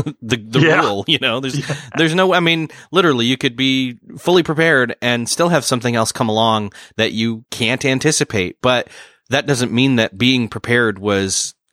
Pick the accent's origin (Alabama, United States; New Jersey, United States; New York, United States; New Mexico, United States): New York, United States; Rochester; My hometown is Rochester, New York, the home of Kodak.